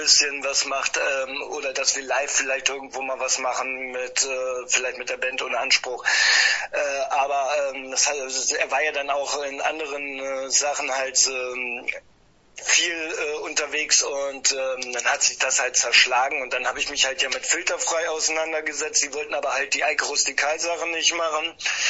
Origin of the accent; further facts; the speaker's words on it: Einbeck, Lower Saxony, Germany; now in Lübeck, Germany; wir sind damals zu einem Konzert hier in meine alte Heimatstadt Einbeck gefahren